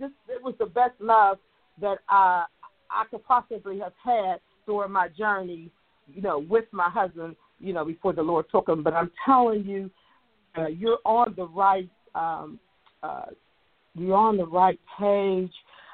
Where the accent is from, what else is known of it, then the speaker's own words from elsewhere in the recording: Atlanta, Georgia, United States; I'm from Atlanta, Georgia, and I thank you all for having this program today.